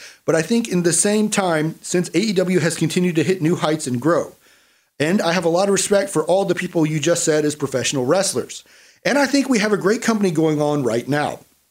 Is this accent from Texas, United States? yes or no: no; Illinois, United States; moved away; also born or lived in Jacksonville; It's a home city to me personally growing up in Illinois and spending most of my life there until my dad got involved in the NFL. I moved to Jacksonville.